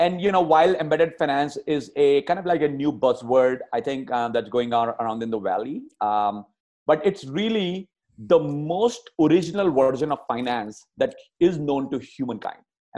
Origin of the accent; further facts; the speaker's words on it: India; now in United States; And of course, I grew up in India and I've lived on khata, right? I grew up in a very small town back in the day before I moved to the US.